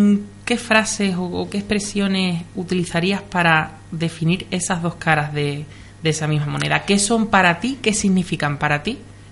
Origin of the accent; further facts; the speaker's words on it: San Fernando, Andalusia, Spain; los que somos de San Fernando somos cañas, somos islitas porque nos gusta, porque nos apasiona nuestra ciudad